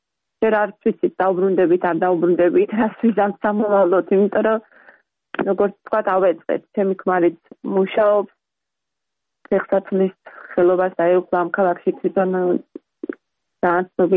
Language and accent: Georgian; Batumi, Adjara, Georgia; moved away; ქალაქში გავიზარდე, ბათუმში გავიზარდე და დღეში სამჯერ დაბხულობით სულ თითქმის ზღვაზე ვიყავით, იმიტომ რომ ძალიან ახლოს ვცხოვრობ დაბერ ცენტრში ქალაქში.